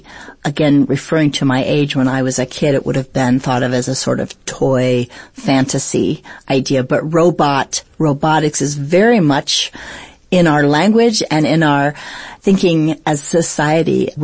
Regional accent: Canada; Yeah, I'm from Canada.

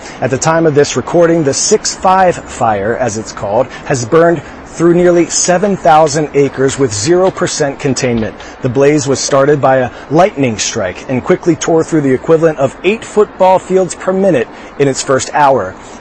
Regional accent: Pennsylvania, United States; I'm coming to you from my home state of Pennsylvania.

